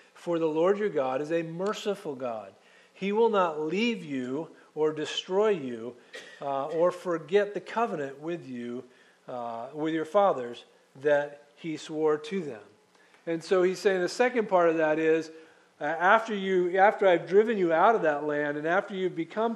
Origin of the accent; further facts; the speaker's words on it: New England, United States; I was raised in New England, and in New England we fix things.